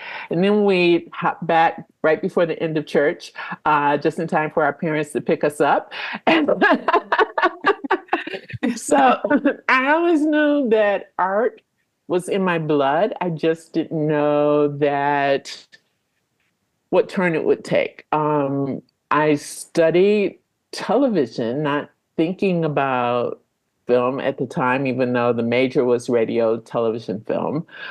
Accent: Detroit, Michigan, United States; It was sort of embedded in me as a child growing up in Detroit.

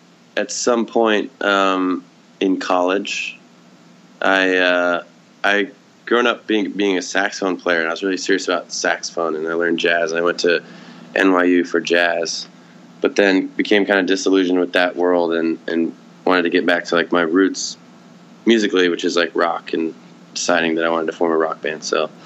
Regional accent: Seattle, Washington, United States; also born or lived in New York; now in Los Angeles, United States; No, I lived there the last 10 years, but I grew up in Seattle.

